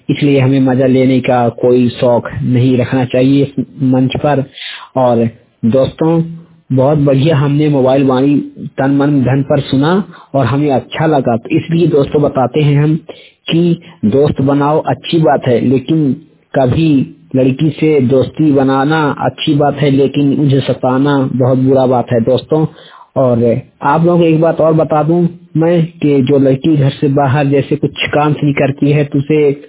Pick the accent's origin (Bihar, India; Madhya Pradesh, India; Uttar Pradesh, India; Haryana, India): Madhya Pradesh, India; Sidhi; मैं सीधी जिले मध्य प्रदेश से आया हूँ बात करने।